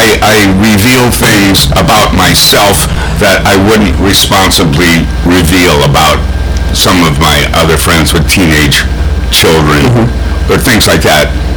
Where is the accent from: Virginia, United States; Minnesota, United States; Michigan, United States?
Minnesota, United States; I grew up in Minnesota. So I like the northern temperate climate.